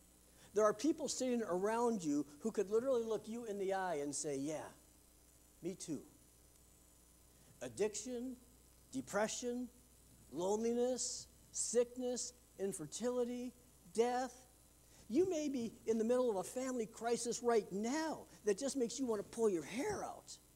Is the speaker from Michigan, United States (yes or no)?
yes; Wyandotte, Michigan, United States; And I found out that my hometown, Wyandotte, Michigan, was about 3,600 miles from the North Pole